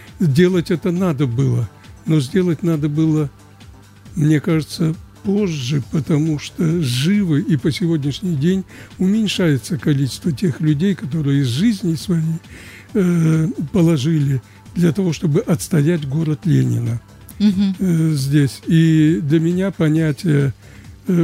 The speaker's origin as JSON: {"language": "Russian", "region": "Saint Petersburg", "country": "Russia", "tie": "born or raised there", "said": "Я ведь коренной ленинградец в моей судьбе. Я родился здесь."}